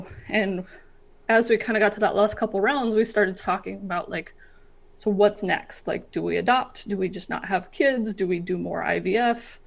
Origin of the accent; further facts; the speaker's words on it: Bozeman, Montana, United States; born there; also born or lived in Billings; I was born in Bozeman, which is one of the big tourist hotspots you hear of. The last 10 years I was there, I was in Billings on the east side of the state.